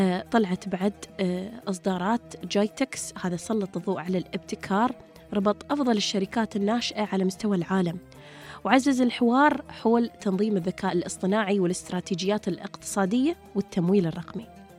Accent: United Arab Emirates; أنا كإماراتي هني قدامي وعلى أرضي

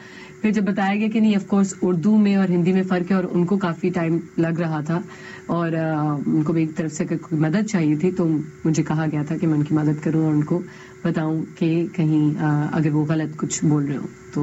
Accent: Pakistan; مجھے جو زبان میں بولتی ہوں اسی میں اور جو میں ہوں، جو میں پاکستانی ہوں،

